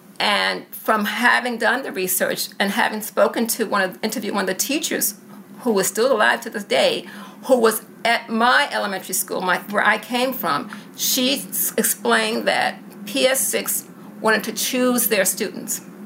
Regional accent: New York City, New York, United States; I grew up in New York City schools, public school system. All my education was in the state of New York. All four of my degrees are from the state of New York.

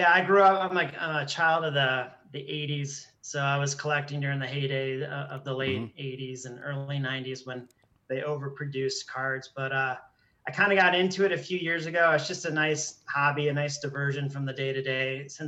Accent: Michigan, United States; So I grew up in Southeast Michigan, so I'm a Detroit guy.

